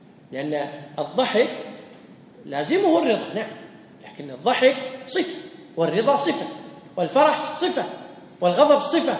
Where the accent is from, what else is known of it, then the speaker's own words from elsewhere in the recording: Kuwait; الشمس الآن عندنا في الكويت غربت ولا لا؟